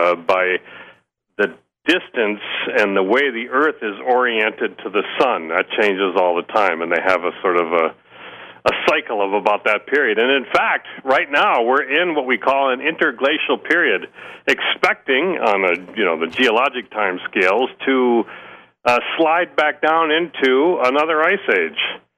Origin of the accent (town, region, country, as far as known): Gaylord, Michigan, United States; born or raised there